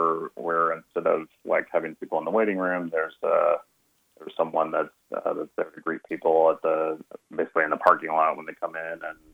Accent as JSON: {"language": "English", "region": "Texas", "country": "United States", "tie": "born or raised there", "said": "So I grew up in Texas and have been living in Texas ever since we graduated from vet school, but I've always had family up here."}